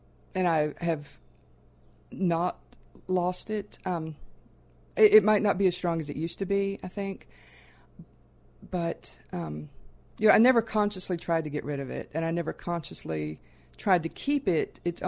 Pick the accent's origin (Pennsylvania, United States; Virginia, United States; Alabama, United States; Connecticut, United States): Virginia, United States; people have, who are also from Southwest Virginia or the Appalachian region, have quickly identified me as one of them. It's a great way to find your fellow Appalachians when you're outside the area.